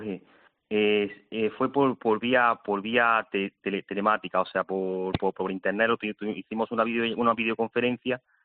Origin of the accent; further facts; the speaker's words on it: Granada, Andalusia, Spain; moved away as an adult; now in Seville, Spain; Bueno, yo llevo ya aquí 10 años, pero soy de Granada, de nacimiento en Granada, y estuve hasta los 20 años en Granada.